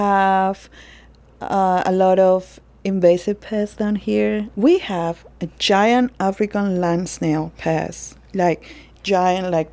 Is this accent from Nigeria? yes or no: no; Peru; now in United States; I'm from the beautiful country of Peru, an export product to South Florida.